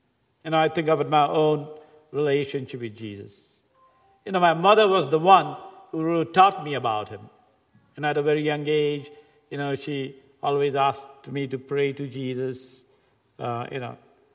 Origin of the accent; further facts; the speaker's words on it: India; And since I'm from India, I want to put things in right perspective.